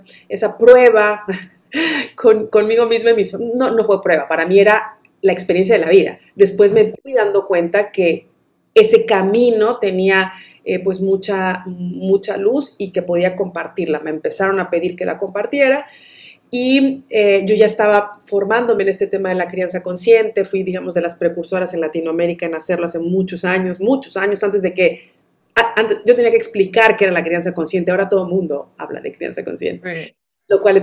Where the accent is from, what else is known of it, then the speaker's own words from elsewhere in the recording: Veracruz, Mexico; born there; now in Monterrey, Mexico; soy mexicana, vivo en Monterrey, al norte del país. No nací aquí. Nací en Veracruz, pero ya tenemos 10 años viviendo acá.